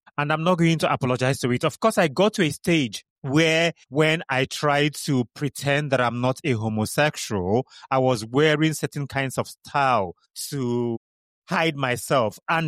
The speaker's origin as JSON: {"language": "English", "region": "Kano", "country": "Nigeria", "tie": "born or raised there", "said": "If you know Kano State, so I grew up in Kano and I went to secondary school in Enugu."}